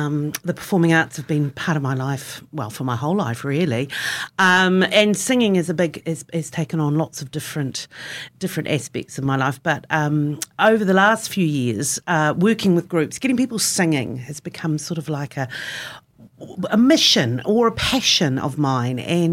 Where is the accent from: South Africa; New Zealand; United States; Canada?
New Zealand; Auckland; I grew up in Auckland